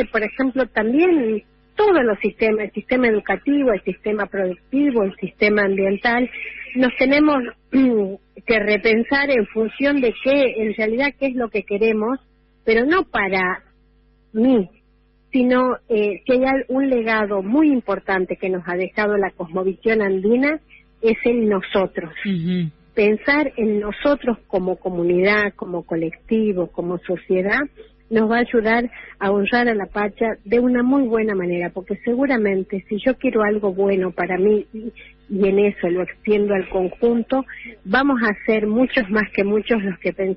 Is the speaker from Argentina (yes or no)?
yes; Argentina; como americanos, como argentinos